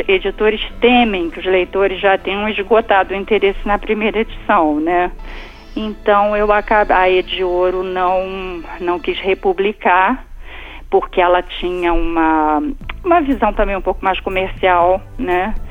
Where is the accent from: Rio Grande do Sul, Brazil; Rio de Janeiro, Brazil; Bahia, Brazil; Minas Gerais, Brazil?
Rio de Janeiro, Brazil; É sobre a minha infância um pouco aqui em Copacabana.